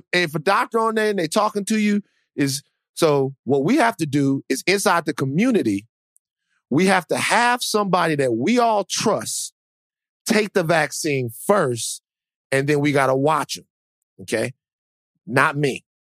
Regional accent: Baton Rouge, Louisiana, United States; I'm from Baton Rouge.

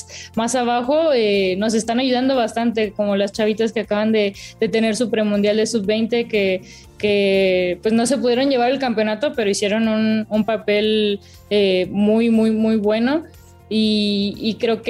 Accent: Los Cabos, Baja California Sur, Mexico; poder hacer una escuelita allá en Los Cabos, de donde soy, regresar a, pues ahora sí que a mi ranchito

